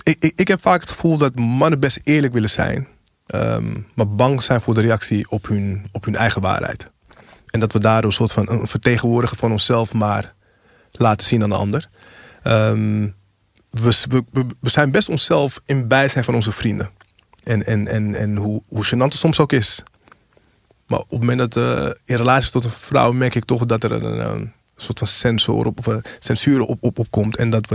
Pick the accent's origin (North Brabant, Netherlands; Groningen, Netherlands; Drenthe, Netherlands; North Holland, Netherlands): North Holland, Netherlands; Amsterdam; ik kom uit Amsterdam